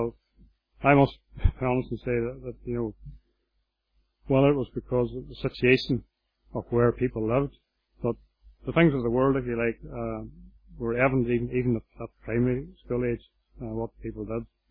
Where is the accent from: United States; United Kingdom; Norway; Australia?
United Kingdom; Londonderry, Northern Ireland; now in Portstewart, United Kingdom; I'm not from Port Stewart, like most people in Port Stewart. Most people come here to live, and I'm no exception to that. And I was brought up in Londonderry.